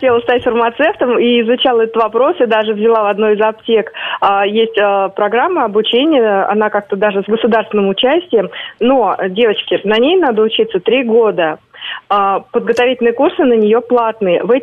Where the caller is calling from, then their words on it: Moscow, Russia; я из Москвы звоню по поводу фармацевтов.